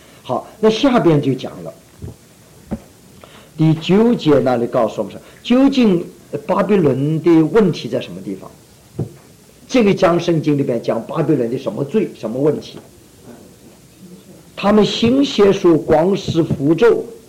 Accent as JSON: {"language": "Chinese", "country": "China", "said": "我们中国人说人生有三大苦，少年丧父，中年什么丧妻，老年呢丧子。"}